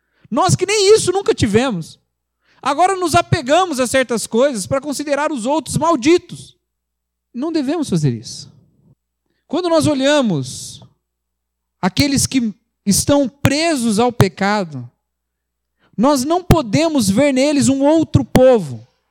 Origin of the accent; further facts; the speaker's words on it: Brazil; Eu sou brasileiro.